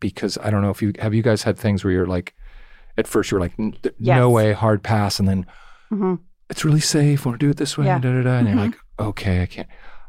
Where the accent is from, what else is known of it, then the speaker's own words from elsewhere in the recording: California, United States; Mm-hmm. I'm from Orange County.